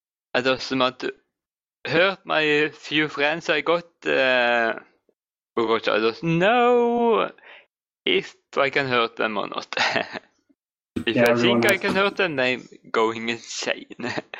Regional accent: Norway; In Norway.

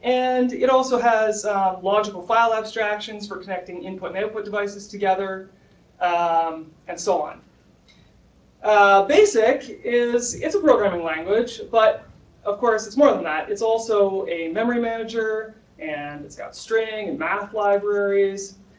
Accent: Kingston, Ontario, Canada; I'm from Kingston, Ontario.

